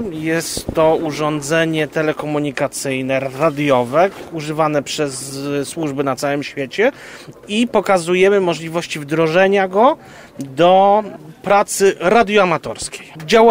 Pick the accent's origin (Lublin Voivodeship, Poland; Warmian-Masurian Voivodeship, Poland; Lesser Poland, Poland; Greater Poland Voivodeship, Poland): Lublin Voivodeship, Poland; Lublin; Jesteśmy z Lublina.